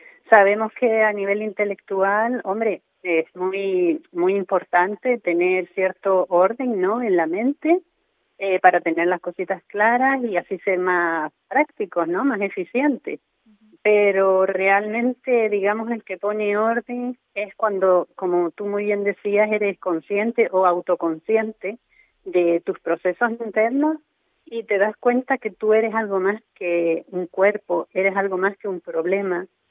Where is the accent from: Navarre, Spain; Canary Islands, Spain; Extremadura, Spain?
Canary Islands, Spain; Las Palmas; Yo soy de Las Palmas, pero estoy enamorada de la gente de Fuerteventura